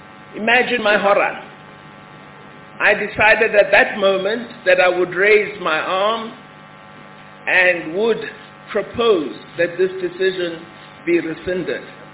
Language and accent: English; South Africa; Because as South African leadership, our trade union movement was able to marshal under the worst oppressive chains